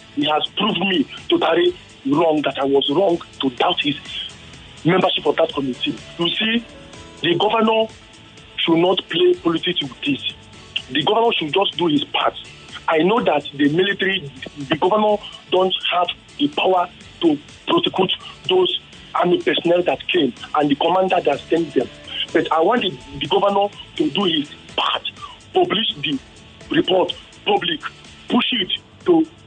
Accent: Surulere, Lagos, Nigeria; from Surulere.

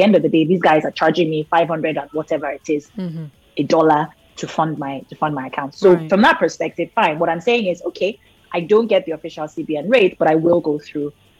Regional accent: Nigeria; the fact that I'm a Nigerian should not preclude me from being able to build wealth in assets

